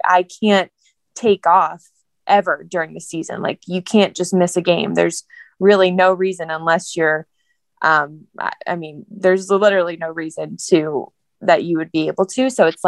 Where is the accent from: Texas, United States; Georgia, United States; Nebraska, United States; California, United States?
Georgia, United States; And they all know I'm from Georgia. So, you know, the Atlanta Braves winning the World Series, we were off that day.